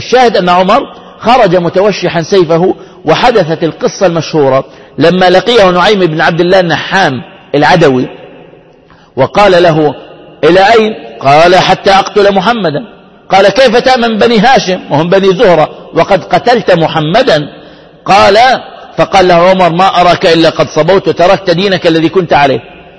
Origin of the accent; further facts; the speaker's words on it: Zarqa, Zarqa Governorate, Jordan; كل أهل الفجور الآن عندنا في الزرقاء لا يساوون حال عمر قبل الإسلام.